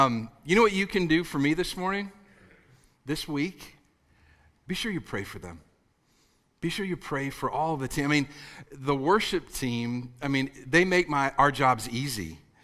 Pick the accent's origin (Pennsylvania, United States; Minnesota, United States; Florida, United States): Minnesota, United States; now in Dallas, United States; Here's the problem, though. I'm from Minnesota originally. You know, I get kind of mixed up, but it's great to be back in the Midwest.